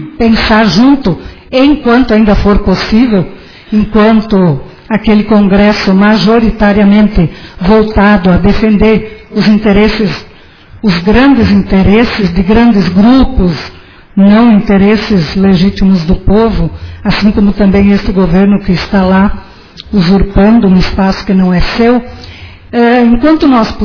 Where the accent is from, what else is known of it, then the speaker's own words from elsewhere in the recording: Augusto Pestana, Rio Grande do Sul, Brazil; todo final de semana vou para Augusto Pestana, que é a minha terra natal.